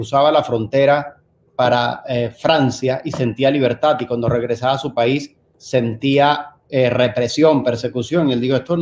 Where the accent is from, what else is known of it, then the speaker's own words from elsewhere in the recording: Venezuela; Llegué a Venezuela luego de haber estudiado aquí por una beca que me gané. Yo siempre fui a la educación pública en mi país y pude estudiar en los Estados Unidos porque me gané una beca.